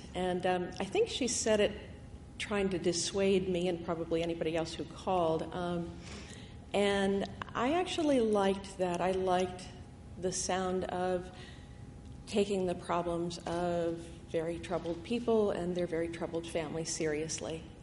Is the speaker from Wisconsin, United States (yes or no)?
no; Annapolis, Maryland, United States; I grew up in Maryland. I grew up in Annapolis.